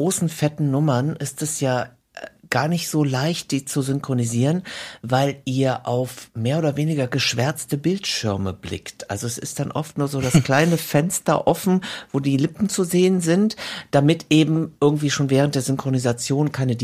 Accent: North Rhine-Westphalia, Germany; ich komme ja aus dem Rheinland, deswegen war es bei uns natürlich der WDR.

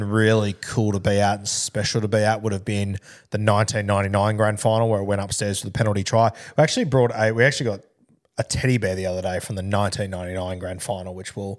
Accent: Sydney, New South Wales, Australia; because I'm from South Sydney

